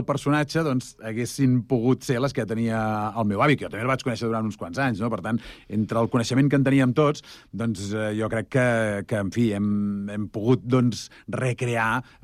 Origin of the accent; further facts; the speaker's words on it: Terrassa, Catalonia, Spain; jo, a veure, sempre m'he declarat terrassenquista, perquè no només sóc terrassenc, sinó que sóc activista de Terrassa.